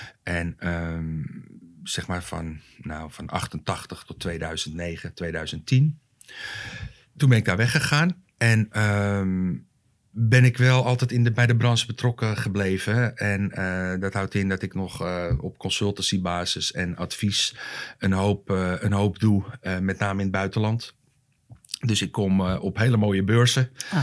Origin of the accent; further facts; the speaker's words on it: Haarlem, North Holland, Netherlands; now in Zandvoort, Netherlands; Ik ben geboren getogen in Haarlem en sinds 2002 woonachtig in Zandvoort.